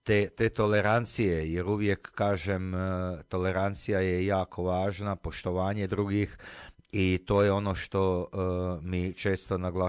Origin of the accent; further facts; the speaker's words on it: Croatia; a mi smo tu Hrvati, vjerujem, na dobrome mjestu